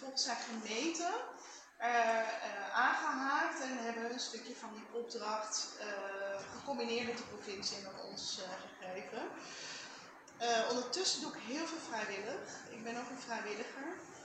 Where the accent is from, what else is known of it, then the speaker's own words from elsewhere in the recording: Utrecht, Netherlands; Nee, ik kom uit Lunetten